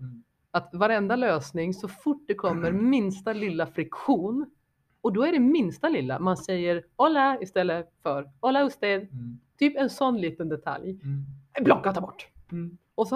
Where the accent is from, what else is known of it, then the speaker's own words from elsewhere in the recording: Sweden; born there; jag är född i Sverige. Min mamma och pappa är född i Sverige. Deras föräldrar är födda i Sverige. Det är Sverige.